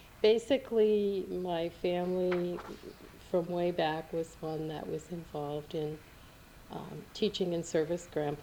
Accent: Minneapolis, Minnesota, United States; born there; Well, I was born in Minneapolis, Minnesota in November of 1940.

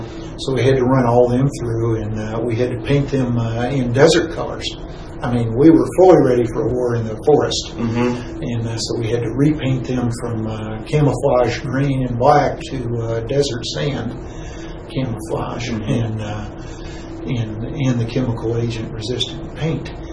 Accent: Texas, United States; I was from Texas. My mother was living in San Antonio at the time.

